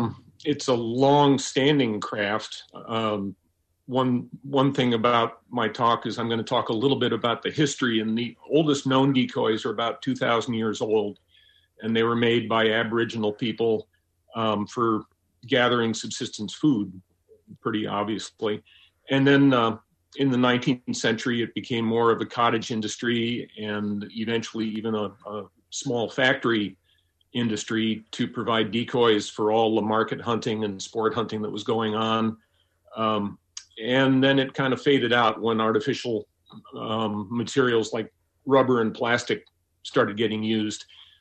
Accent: East Coast, United States; I grew up in the East Coast.

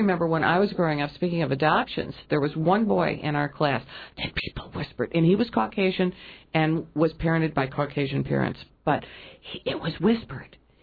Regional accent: Chicago, Illinois, United States; also born or lived in Seattle; now in Juneau, United States; When I was moving from Seattle to Juneau, one of my closest girlfriends just rolled her eyes, because I'm from Chicago, okay?

